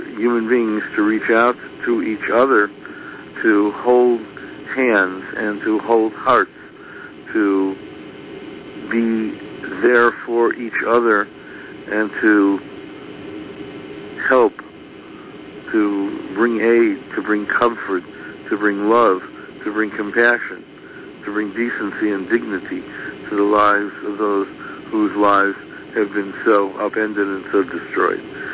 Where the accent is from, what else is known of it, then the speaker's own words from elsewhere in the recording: Chicago, Illinois, United States; And I grew up in Chicago